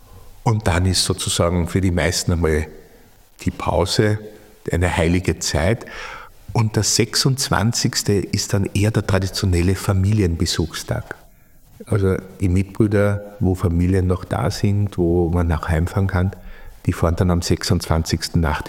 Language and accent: German; Vienna, Austria; Ich bin in Wien aufgewachsen, im 20. Bezirk. Meine Familie war natürlich immer religiös, auch geprägt.